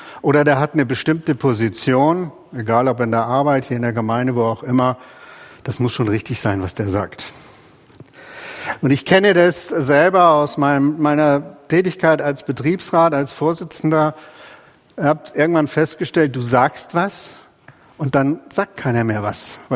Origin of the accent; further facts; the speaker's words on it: Northern Germany, Germany; moved away; Ich komme ja aus dem Norden, lang ist's her, fast 40 Jahre, und wir sind damals hier in Schwabenland gekommen.